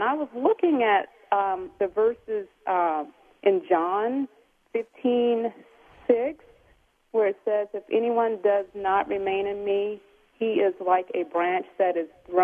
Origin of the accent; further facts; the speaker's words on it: East Coast, United States; now in West Coast, United States; I'm from the East Coast, and I moved over to the West Coast about a year and a half ago